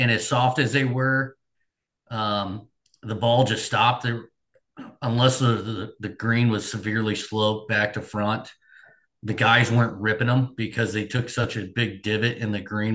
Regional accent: United States; this is very tough to watch as an American.

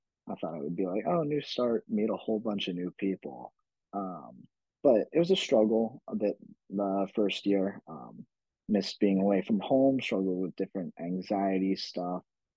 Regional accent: Mechanicsburg, Pennsylvania, United States; I grew up in Mechanicsburg, went to Mechanicsburg High School.

